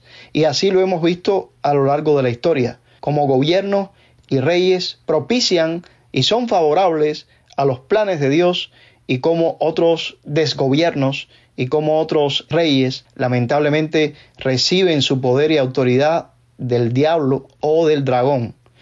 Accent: Cuba

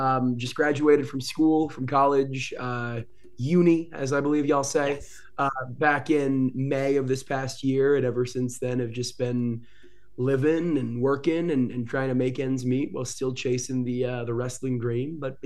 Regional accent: Boston, Massachusetts, United States; now in Los Angeles, United States; People always say I'm from Boston originally, the East Coast of the U.S.

